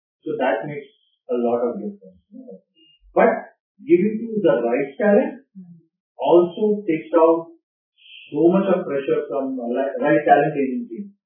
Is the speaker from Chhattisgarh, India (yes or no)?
yes; Dalvi Agra, Chhattisgarh, India; I'm from Chhattisgarh, a very small place called Dalvi Agra, which is an iron ore mountain, civilized town.